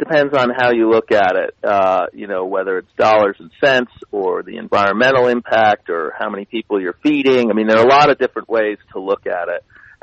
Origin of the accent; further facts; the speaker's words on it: New England, United States; and I'm from New England originally, and I grew up, you know, not that far from the Connecticut River